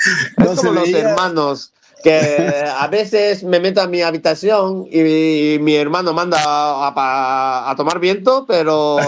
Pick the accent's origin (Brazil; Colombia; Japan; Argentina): Japan; Spanish is a second language; now in Spain; quien dice como nuestra mano, de mano de japoneses, que son bastante finas